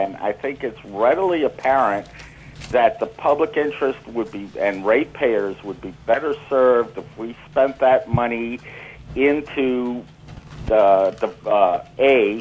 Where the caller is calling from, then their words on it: Anchorage, Alaska, United States; I'm calling from Anchorage.